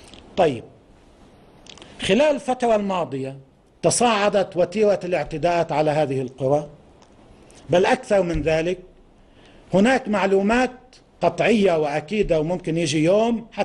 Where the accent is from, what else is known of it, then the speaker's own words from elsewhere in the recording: Lebanon; ذات الصلة بالملف السوري بس إلى علاقة فينا كلبنانيين